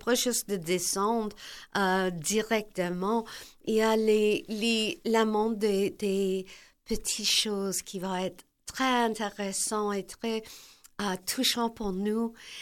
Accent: Quebec City, Quebec, Canada; born there; je suis Québécois. Que je reste à Québec, je suis née ici, c'est sûr, mais je suis Québécois.

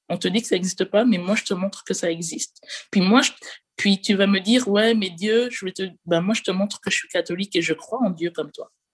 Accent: Martinique, France; je suis une femme lesbienne, noire, française, caribéenne, je suis martiniquaise, et je crois en Dieu comme toi.

